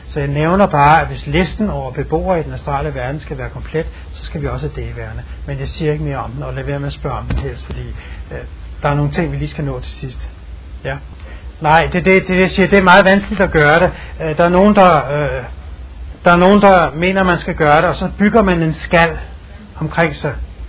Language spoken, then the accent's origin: Danish; Valby, Capital Region of Denmark, Denmark; Og sådan ser der i hvert fald ikke ud i Valby, hvor jeg kommer fra hjemme i Danmark.